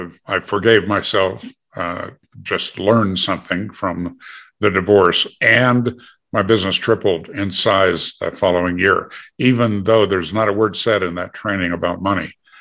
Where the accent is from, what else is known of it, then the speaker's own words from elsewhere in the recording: Green Bay, Wisconsin, United States; moved away as an adult; I grew up in Green Bay, Wisconsin, which, you know, takes the international award for craziness about football.